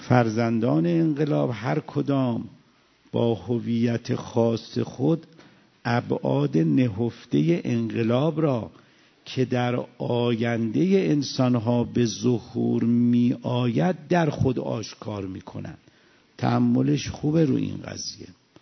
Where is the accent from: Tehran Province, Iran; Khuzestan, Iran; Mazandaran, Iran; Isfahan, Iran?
Isfahan, Iran; مثلا مثال، من اصفهانیم، من مردم